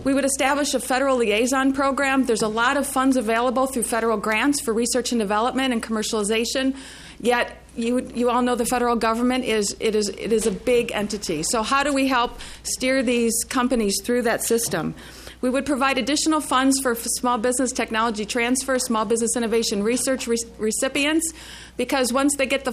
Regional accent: Ohio, United States; I'm from Ohio. We had it as well.

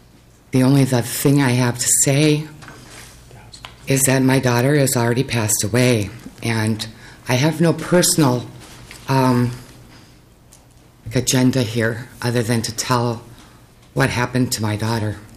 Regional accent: Jordan, Minnesota, United States; I'm from Jordan, Minnesota.

